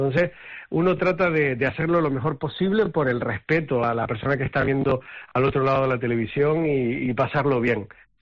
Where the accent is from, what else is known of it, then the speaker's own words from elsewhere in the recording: Gáldar, Canary Islands, Spain; Yo empecé en la radio de mi pueblo, que además yo digo la palabra pueblo con todo la boca llena, con orgullo, a pesar de que ya Galdar es una gran ciudad.